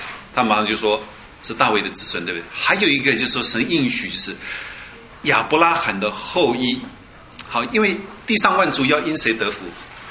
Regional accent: China; 我们中国人叫银河，对不对？

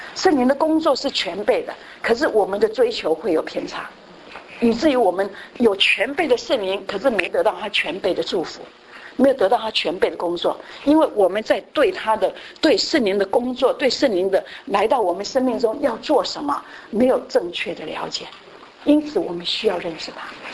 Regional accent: Taiwan; 我们这种从台湾来的，那个从台湾那个民间宗教来的

